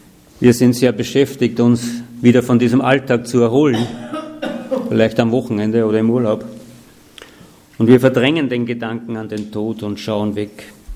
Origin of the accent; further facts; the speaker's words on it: Andorf, Upper Austria, Austria; Manchmal gehe ich am Friedhof spazieren in meinem Heimatort in Andorf